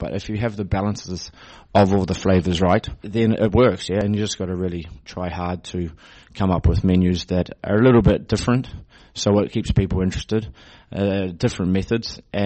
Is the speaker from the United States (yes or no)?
no; New Zealand; moved away as an adult; I am from New Zealand, and I have been traveling around the world probably since I was 20, so for the last 12 years.